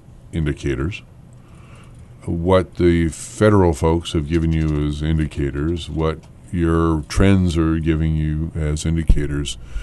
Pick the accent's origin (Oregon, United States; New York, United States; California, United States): California, United States; Eureka; Realize I'm from Eureka.